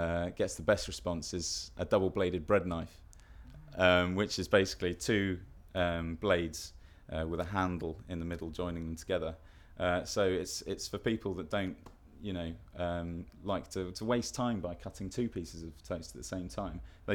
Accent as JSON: {"language": "English", "town": "Hawkhurst", "region": "South East England", "country": "United Kingdom", "said": "I'm from Kent, Hawkhurst in Kent."}